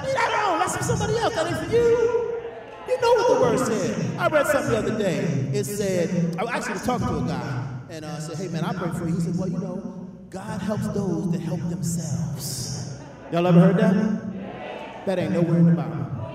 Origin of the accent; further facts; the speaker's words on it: Baltimore, Maryland, United States; I'm from Baltimore. I had no cousins here. I didn't have any brothers.